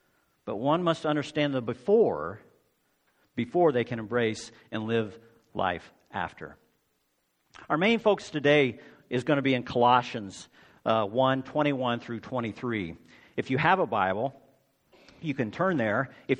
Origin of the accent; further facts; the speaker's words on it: Dallas, Texas, United States; also born or lived in Los Angeles; growing up in Dallas in the 1980s, being gay wasn't an option.